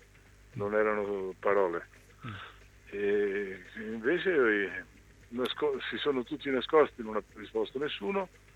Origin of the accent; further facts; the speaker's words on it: Ancona, Marche, Italy; e quindi poi da anconetano in definitiva, no?